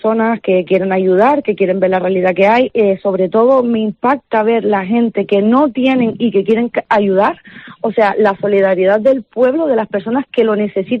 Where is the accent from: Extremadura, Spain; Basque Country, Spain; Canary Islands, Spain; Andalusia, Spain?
Canary Islands, Spain; now in Tenerife, Spain; Yo soy de Gran Canaria, pero resido en Tenerife hace 3 años.